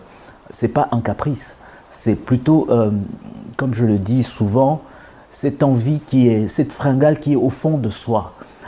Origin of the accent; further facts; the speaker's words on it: Kinshasa, DR Congo; Penser à Kinshasa, ma ville natale.